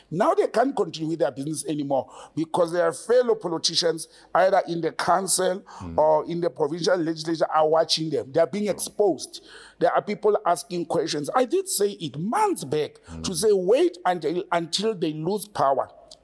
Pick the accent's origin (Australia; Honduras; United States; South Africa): South Africa; Randfontein, Gauteng; I grew up in Randfontein. It's a mining town.